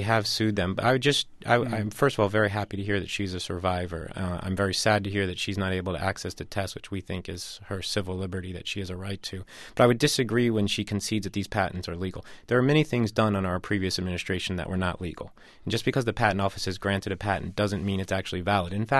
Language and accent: English; the South, United States; now in New York City, United States; especially here in New York City. I'm from the South, and I just don't believe in big government